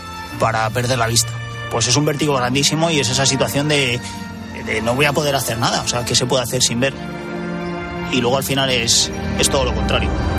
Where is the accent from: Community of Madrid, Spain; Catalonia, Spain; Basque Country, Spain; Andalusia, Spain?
Community of Madrid, Spain; Buitrago de Lozoya; Con 7, 8 añitos, pues era un chaval más de Buitrago de Lozoya, que es mi pueblo. Jugaba con el resto de amiguetes, al fútbol, todo en un ambiente muy normal.